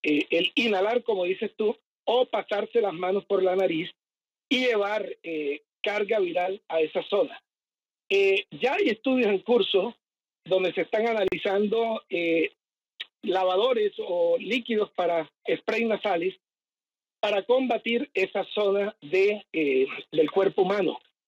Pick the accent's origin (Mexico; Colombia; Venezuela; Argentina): Colombia; Yo soy colombiano